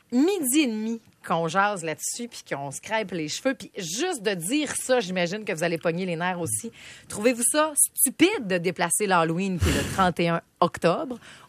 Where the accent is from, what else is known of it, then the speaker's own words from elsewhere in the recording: Dolbeau, Quebec, Canada; chez nous, à Dolbeau, au lac Saint-Jean